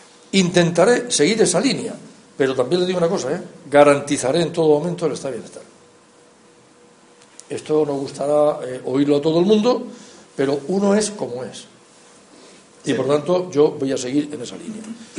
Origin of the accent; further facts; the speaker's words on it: Spain; sin olvidarme de que soy español.